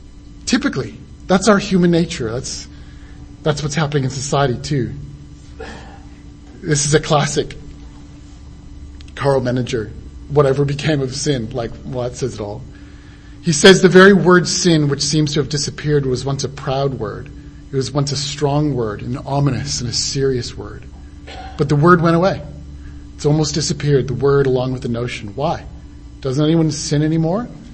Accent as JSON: {"language": "English", "country": "Canada", "said": "I didn't because I'm Canadian."}